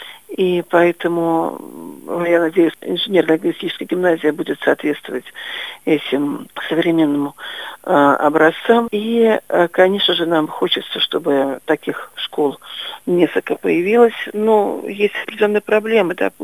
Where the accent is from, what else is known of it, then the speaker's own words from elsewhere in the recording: Pskov, Pskov Oblast, Russia; гражданин города Пскова. Я псковичка, коренная псковичка, здесь родилась, здесь живу.